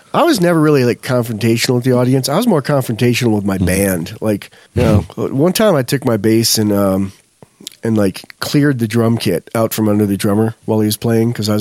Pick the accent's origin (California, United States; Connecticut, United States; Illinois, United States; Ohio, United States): California, United States; Los Angeles; I'm from Los Angeles, man.